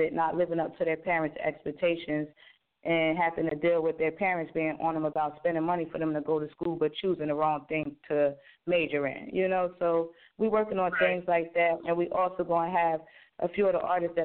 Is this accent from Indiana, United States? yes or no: no; Trenton, New Jersey, United States; also born or lived in Newark; Okay, well, like you said, I'm from North New Jersey. I grew up basically in the inner city of Trenton and Newark. You know, I was sort of kind of raised in Trenton.